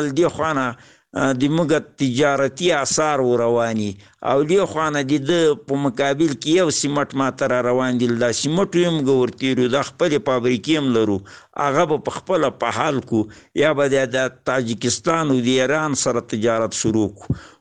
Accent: Paktia, Afghanistan; د پکتیا د ولایت یو کامی سپینګیری،

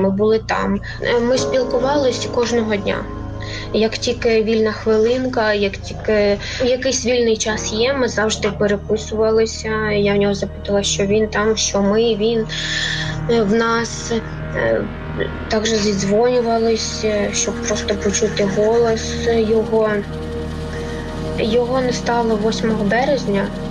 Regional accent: Markivka, Luhansk Oblast, Ukraine; Ми з однієї області і ми навіть з одного селища. Ми родом з Луганської області, село міського типу Марківка.

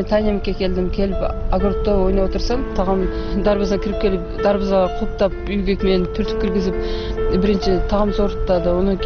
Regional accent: Sulukta, Batken Region, Kyrgyzstan; born there; Мен 1974 жылы Сүрүктүү шаарында төрөлгөм.

